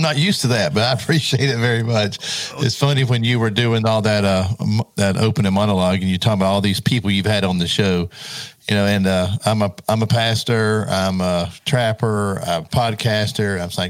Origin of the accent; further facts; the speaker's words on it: South Carolina, United States; here in my home state in South Carolina